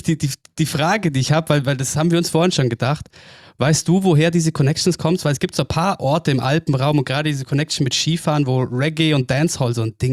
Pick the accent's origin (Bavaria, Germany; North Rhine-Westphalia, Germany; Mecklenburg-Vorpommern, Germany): Bavaria, Germany; Oberstdorf; wir kommen beide aus Oberstdorf und auch da war irgendwie in unserem Aufwachsen